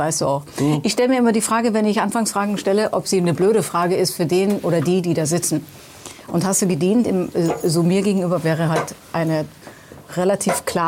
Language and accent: German; Lazio, Italy; now in Germany; Und das hat mir meine Kindheit in Italien gebracht.